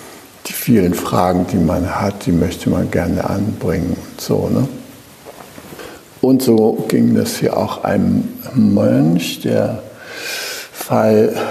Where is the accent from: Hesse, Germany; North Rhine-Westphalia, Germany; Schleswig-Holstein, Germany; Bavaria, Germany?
Schleswig-Holstein, Germany; Und ich komme ja aus Schleswig-Holstein, da weht der Wind eigentlich meistens stark.